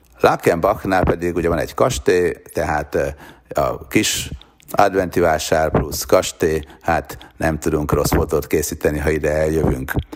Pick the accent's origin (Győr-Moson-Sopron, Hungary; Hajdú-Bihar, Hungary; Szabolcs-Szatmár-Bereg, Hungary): Győr-Moson-Sopron, Hungary; Sopron; born there; ugye Sopronban születtem, Sopron vármegyei, apai ágon szinte mindenki nálunk.